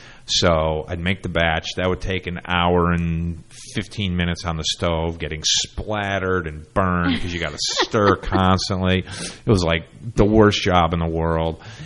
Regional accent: Ithaca, New York, United States; When I was growing up, I grew up in Ithaca, New York

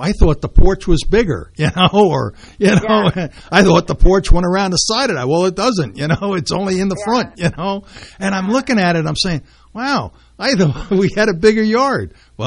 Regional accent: Brooklyn, New York, United States; I mean, I was born in Brooklyn.

